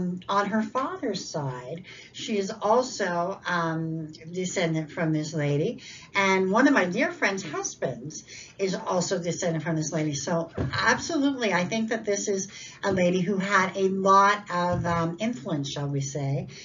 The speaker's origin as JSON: {"language": "English", "town": "Drummondville", "region": "Quebec", "country": "Canada", "lives_now": "Arizona, United States", "said": "I am a descendant of les filles du roi. I'm originally from Drummondville, Quebec. I now live in Arizona, but I have deep, deep roots in La Belle Provence."}